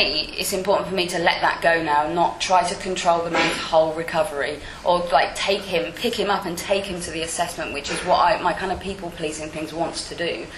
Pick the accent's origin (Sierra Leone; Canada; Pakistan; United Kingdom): United Kingdom; Weymouth, South West England; I'm from Weymouth in Dorset. It's a little seaside town. And I moved away.